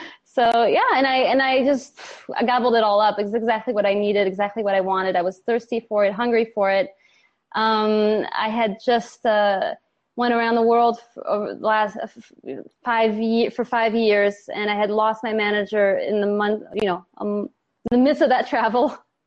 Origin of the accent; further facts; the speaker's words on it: Paris, Île-de-France, France; I'm originally French. I was born in Paris. So I went back to school there to study theater and film.